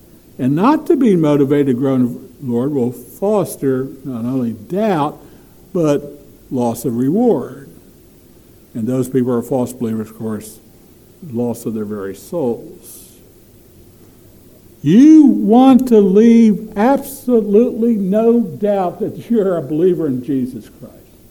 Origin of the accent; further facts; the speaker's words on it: West Virginia, United States; I'm from West Virginia. We leave ours out.